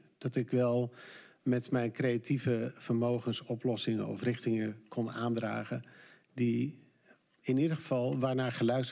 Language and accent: Dutch; Zwolle, Overijssel, Netherlands; born there; Ik ben in 1958 geboren in Zwolle, om de hoek bij Ellie. Oma werd door mij gefrequenteerd als scout in die jaren al. Ik werd geboren in een christelijk gezin, een gereformeerd gezin in Zwolle